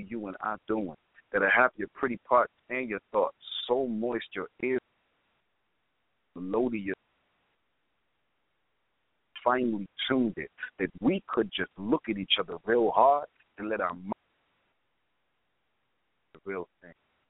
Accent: Brooklyn, New York, United States; And, you know, growing up in Brooklyn, you learn how to hustle real quick and hard.

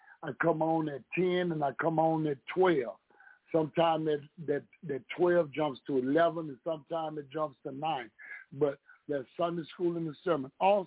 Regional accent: Houston, Texas, United States; I'm from Acres Home, born and raised in the bottom.

